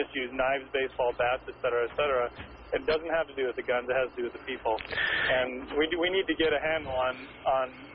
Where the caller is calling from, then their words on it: Rolla, Missouri, United States; from Rolla.